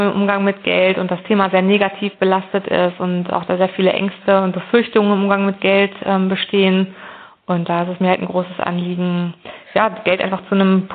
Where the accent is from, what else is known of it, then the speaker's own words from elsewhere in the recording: Hildesheim, Lower Saxony, Germany; Ich bin in Hildesheim aufgewachsen. Das ist eine mittelgroße Stadt oder kleine Großstadt in Niedersachsen. Ich bin da am Stadtrand aufgewachsen in sehr geordneten und stabilen familiären Verhältnissen und auch in sehr stabilen finanziellen Verhältnissen.